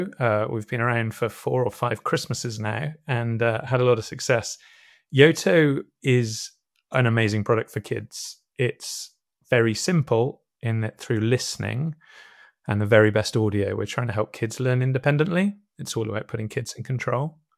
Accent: Cheltenham, South West England, United Kingdom; I'm joining you from Cheltenham, so west of the UK, which is home for me.

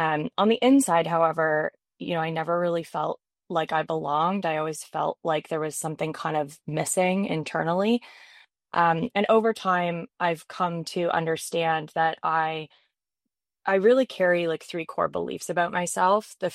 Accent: Toronto, Ontario, Canada; I grew up in Toronto.

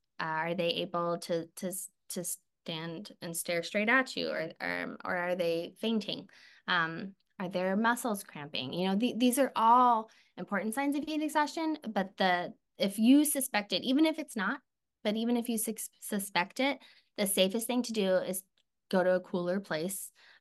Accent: Houston, Texas, United States; I'm from Houston, so I was used to that like hot, humid weather. And here it's drier.

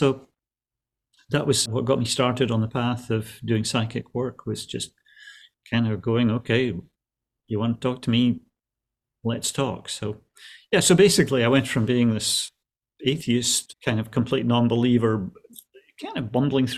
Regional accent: Scotland, United Kingdom; I grew up in Scotland.

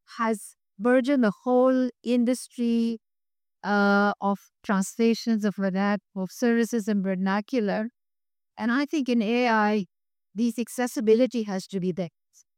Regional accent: Pakistan; I come from Pakistan. There isn't a single household where there isn't a cell phone.

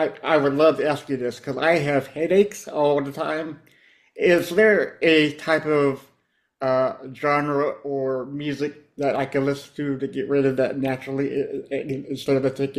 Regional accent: United States; Well, me as an American citizen, you always see all these companies getting richer and richer and overprice everything here in America.

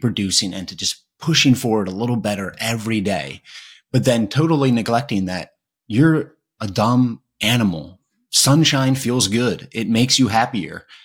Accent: Philadelphia, Pennsylvania, United States; And whenever I'm back in Philly, like I'm from Philly, but I go back to Philly

